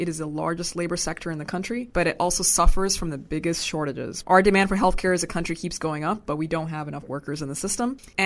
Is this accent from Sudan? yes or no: yes; Sudan; I'm originally from Sudan. My parents are Sudanese and dropping out was just not an option.